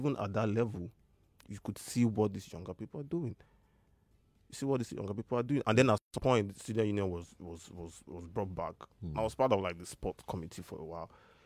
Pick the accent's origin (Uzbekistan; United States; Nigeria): Nigeria; being a Nigerian is probably one of the worst human experience on the planet.